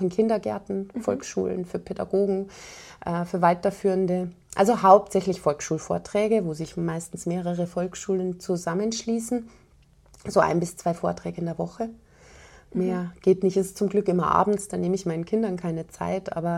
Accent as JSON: {"language": "German", "country": "Germany", "moved": "as an adult", "lives_now": "Austria", "said": "Ich darf nicht sagen für uns Österreicher, weil ich bin eine Deutsche, man hört es, aber ich bin schon 13 Jahre hier."}